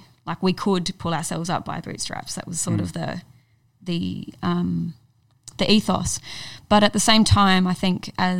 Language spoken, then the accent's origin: English; Adelaide, South Australia, Australia; born there; I was born in Adelaide, in the western suburbs of Adelaide.